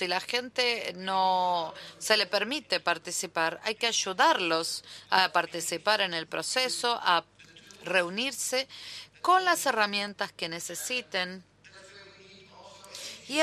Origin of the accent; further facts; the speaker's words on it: Tunisia; Provengo de Túnez.